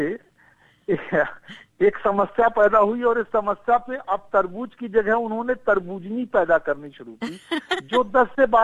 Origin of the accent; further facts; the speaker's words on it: Allahabad, Uttar Pradesh, India; मैं चूंकि इलाहाबाद का रहने वाला हूँ और इलाहाबाद का रहने की वजह से